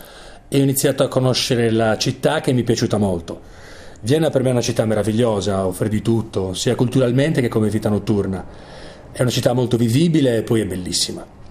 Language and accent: Italian; Sassari, Sardinia, Italy; born there; sono nato a Sassari in Sardegna il 26 novembre del 1978. Sempre in Sardegna mi sono laureato in lingue e letterature straniere nel 2004